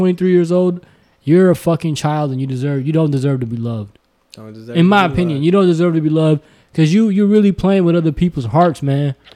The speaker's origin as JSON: {"language": "English", "country": "United States", "tie": "born or raised there", "also_born_or_lived": "Pakistan", "said": "Nah, so I was born in America."}